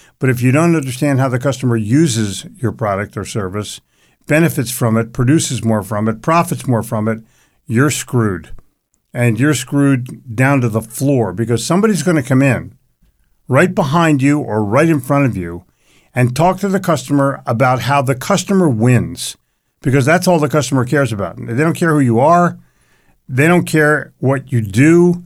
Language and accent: English; New York, United States; And I make, I'm from New York.